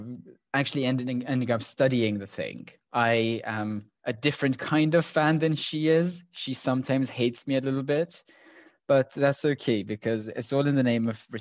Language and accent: English; Iran; So as a child growing up in Iran, which is what Persia ended up being today